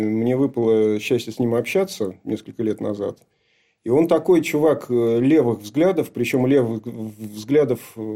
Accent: Saint Petersburg, Russia; Я же тоже из Купчино, я видел много гопников.

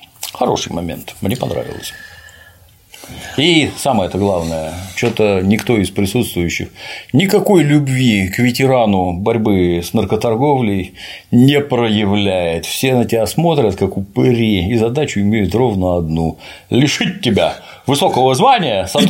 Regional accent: Russia; now in United States; А вы откуда? Я говорю, я из России.

